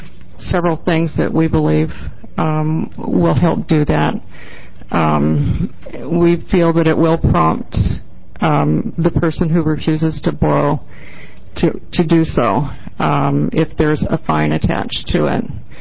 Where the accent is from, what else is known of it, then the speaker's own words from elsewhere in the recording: Springfield, United States; I'm from Springfield.